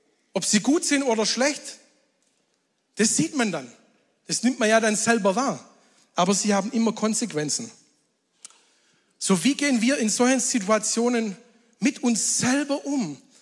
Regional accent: Baden-Württemberg, Germany; Weißt du, denkst du ja dann als Schwabe, es wird nie Bauplatz geben, kannst du nie zu Geld machen.

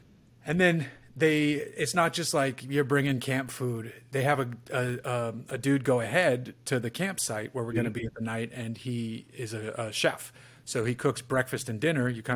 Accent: California, United States; where are you from? And I said, California.

